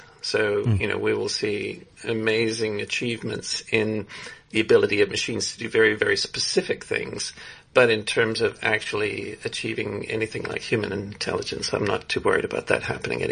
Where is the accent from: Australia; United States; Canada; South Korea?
Canada; born there; also born or lived in South Africa; I was born in Canada, although I spent some of my early childhood in South Africa. South African father.